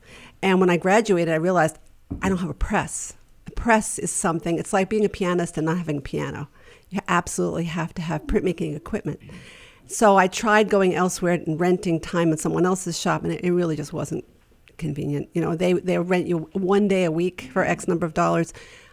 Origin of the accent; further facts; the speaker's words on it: New York, United States; I think a little blind ambition. And I'm from New York.